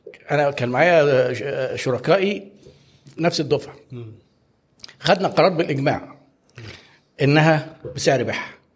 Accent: Egypt; لا ده اللي هو عندنا في مصر اللي هو ال 100 مليون مدرب الفريق

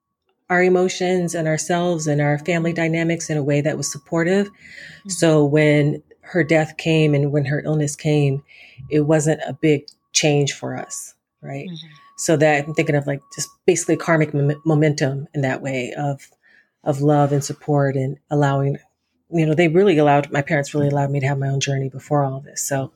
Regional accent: Arizona, United States; so when I grew up in Arizona, so predominantly white state, right? Even though I grew up in a military town, my parents were military

